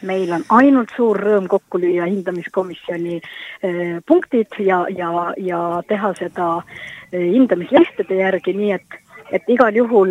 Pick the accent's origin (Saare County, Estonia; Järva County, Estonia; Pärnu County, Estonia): Pärnu County, Estonia; Pärnumaalt, et kust on kõik suured toidutööstused kahjuks aastate jooksul lahkunud ja see on minu kodukant